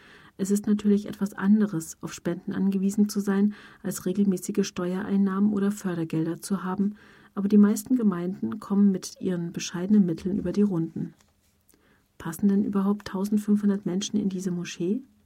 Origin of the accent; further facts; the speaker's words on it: Friedrichshafen, Baden-Württemberg, Germany; Ich komme ursprünglich aus Friedrichshafen am Bodensee.